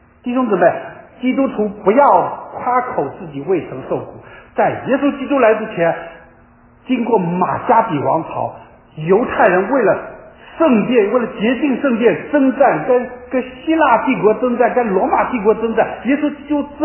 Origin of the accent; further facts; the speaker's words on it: China; 我们中国人也是这样的，我们中国人都觉得自己是礼仪之邦，有5000年的历史